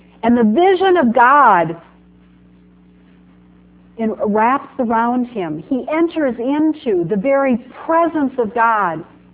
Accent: South Dakota, United States; I grew up in South Dakota, and there is a mountain range, well, at least by South Dakota standards, called the Black Hills.

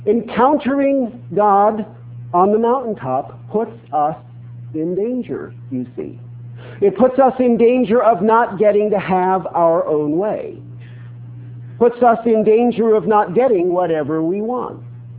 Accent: Colorado, United States; And although I grew up in Western Colorado and realize that mountains are cool

